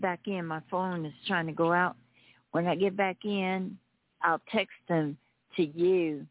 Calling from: Arizona, United States; I'm calling you from Arizona, Buffalo Soldier Country, Cochise County

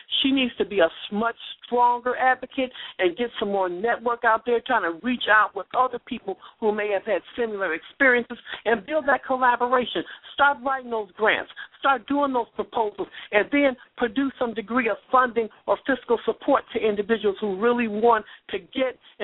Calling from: Detroit, Michigan, United States; … calling from the Motor City itself.

